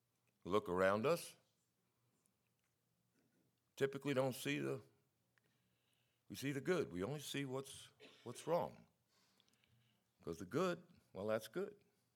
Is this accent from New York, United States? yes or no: yes; Brooklyn, New York, United States; I know holy. I know hell. I'm from Brooklyn.